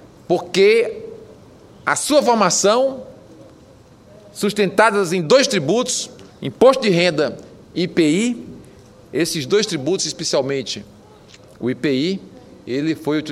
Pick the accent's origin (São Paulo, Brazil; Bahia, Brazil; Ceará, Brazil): Ceará, Brazil; lá do meu estado, do Ceará